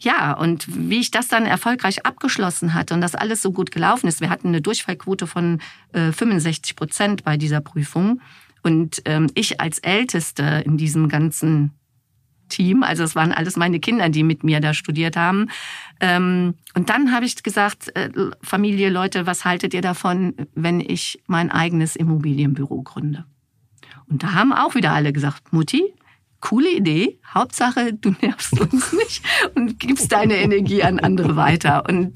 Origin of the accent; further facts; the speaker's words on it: Langenfeld, North Rhine-Westphalia, Germany; born there; ich bin im Rheinland in Langenfeld geboren. im Jahre 1969, also ich stehe dazu, ich werde dieses Jahr 55